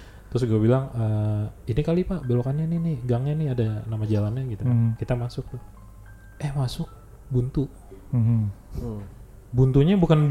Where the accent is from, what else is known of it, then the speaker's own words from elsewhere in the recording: Jakarta, Indonesia; gue orang Jakarta kan.